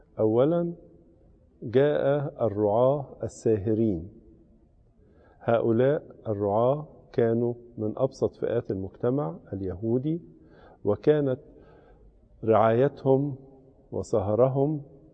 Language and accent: Arabic; Egypt